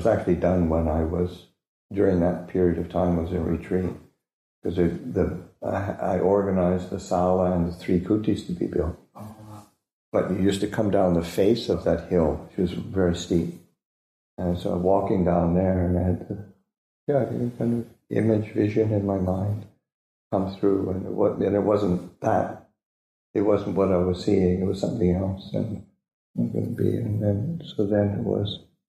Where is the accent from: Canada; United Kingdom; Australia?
Canada; born or raised there